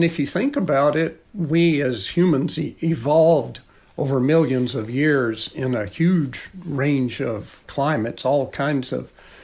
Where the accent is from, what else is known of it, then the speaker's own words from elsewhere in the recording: Georgia, United States; I grew up in Georgia in the years before air conditioning mostly.